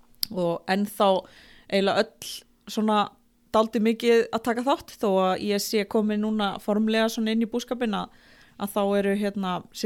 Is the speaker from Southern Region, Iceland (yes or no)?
no; Straumur, Eastern Region, Iceland; ég er nú fætt hérna út í göttunni, hérna á heilsugæslinu og eigistum og uppalinn á Straumi, hérna á Fljótsdalshéraði.